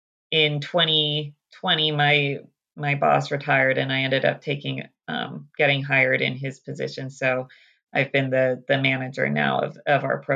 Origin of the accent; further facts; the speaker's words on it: Santa Cruz, California, United States; I grew up in Santa Cruz, so I you know, grew up with the environmental surroundings and kind of the community connection to place and to the environment that we have here in Santa Cruz.